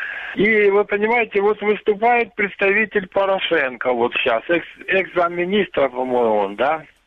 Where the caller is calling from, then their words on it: Luhansk Oblast, Ukraine; Луганская область.